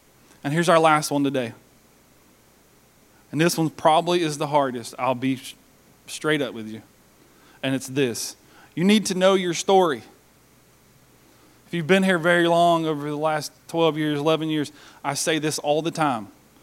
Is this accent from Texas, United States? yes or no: no; Tennessee, United States; born there; I was born in East Tennessee. My family's all from Macon.